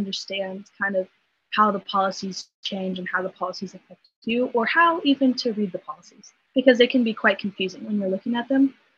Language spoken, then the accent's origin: English; Iowa, United States; we come from Iowa is a very rural state, and the fact that agriculture is its main production.